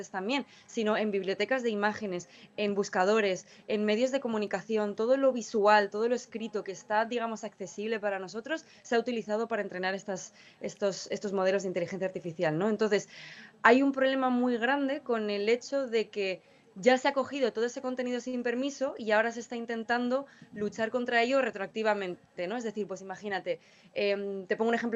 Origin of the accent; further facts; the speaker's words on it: Lanzarote, Canary Islands, Spain; yo soy de Lanzarote, entonces poder venir a, digamos, mi tierra a investigar